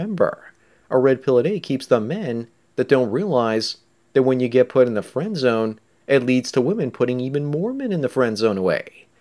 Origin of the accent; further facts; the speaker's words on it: Canada; As a Canadian, I'm sorry for saying that because we do say that a lot, eh?